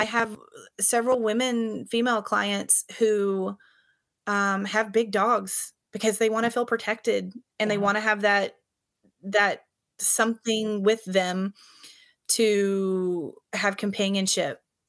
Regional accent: Louisiana, United States; also born or lived in Houston / Brooklyn / Philadelphia; I grew up in Louisiana on a farm in Louisiana. My family is all still there.

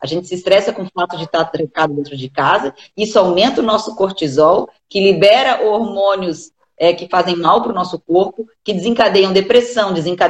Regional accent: Florianópolis, Santa Catarina, Brazil; sou de Floripa, sou advogada

